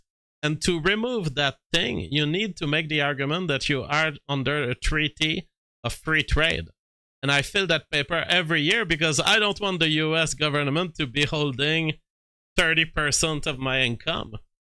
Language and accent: English; Canada; every year I file some US paper to say I am Canadian, therefore the money I make is mine.